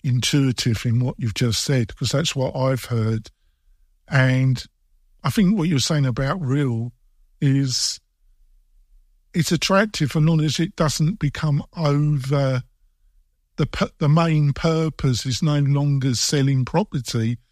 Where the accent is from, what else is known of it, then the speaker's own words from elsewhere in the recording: England, United Kingdom; because I come from England, these type of schemes are totally illegal in the UK.